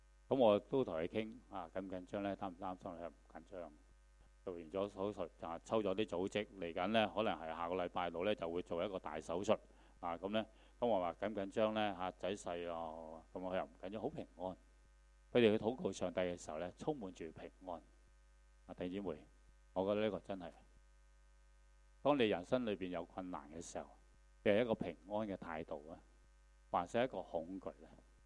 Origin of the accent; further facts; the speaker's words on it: China; 你知道我们中国人都有所谓叫床头撞，就最难搞的嘛。